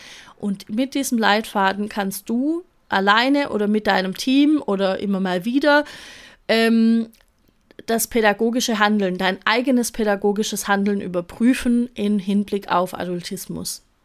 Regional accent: Stuttgart, Baden-Württemberg, Germany; Ich komme ja so aus dem Raum Stuttgart, ne? Großraum Stuttgart.

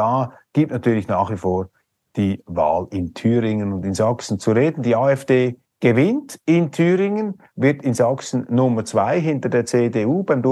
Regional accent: Switzerland; Das kann ich Ihnen einfach als Schweizer sagen. Von Demokratie verstehen wir ein bisschen etwas.

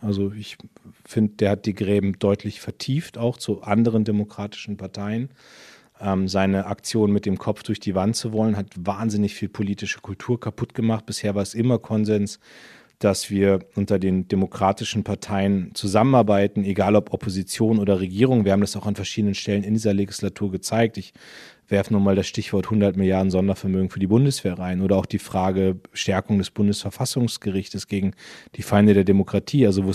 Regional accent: Northern Germany, Germany; was für mich als Norddeutscher sehr spannend war

